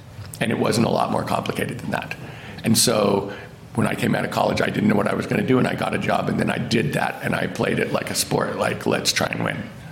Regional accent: New York, United States; I mean, I grew up in New York.

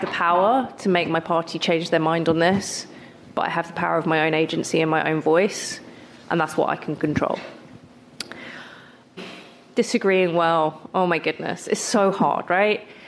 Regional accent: Hastings, South East England, United Kingdom; my experience growing up in Hastings.

